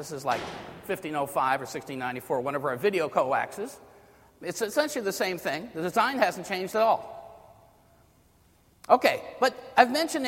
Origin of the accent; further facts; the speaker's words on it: San Francisco, California, United States; because in San Francisco, my hometown, they had the San Francisco Panama Pacific International Exposition